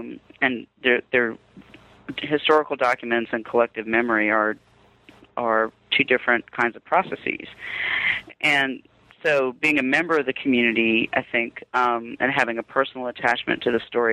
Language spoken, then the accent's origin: English; Durham, North Carolina, United States; also born or lived in Robeson County; Well, I am a member of the Lumbee tribe in North Carolina. I was born in Robeson County, but raised in Durham.